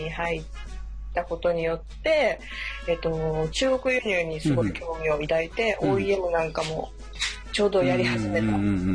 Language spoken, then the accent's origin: Japanese; Sendai, Miyagi, Japan; 私仙台出身なんで。